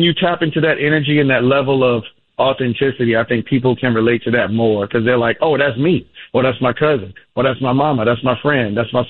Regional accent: New York, United States; it's a testament to where I come from, you know, excuse me, growing up in Harlem and New York, and just growing up in New York, period

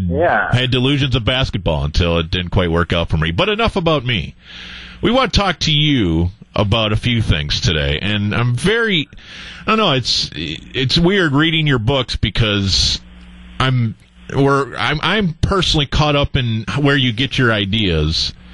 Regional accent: Madison, Wisconsin, United States; I am from Madison.

